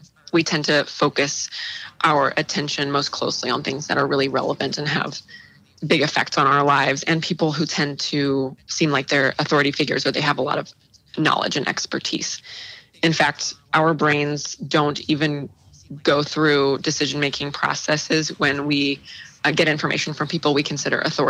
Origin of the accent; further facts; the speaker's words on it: St. Louis, Missouri, United States; which is great because I'm from St. Louis